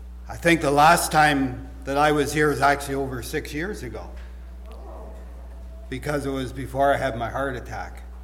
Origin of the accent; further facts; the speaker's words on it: Ontario, Canada; now in Sault Ste. Marie, Canada; I was raised in Southern Ontario on a farm, so I'm a farm boy